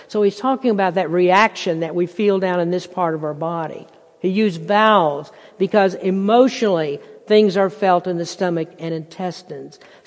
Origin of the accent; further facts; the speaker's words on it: Bible Belt, United States; I grew up in the Baptist church in the Bible Belt. I didn't know too many Catholics, and I never thought to look into this or check into the practice.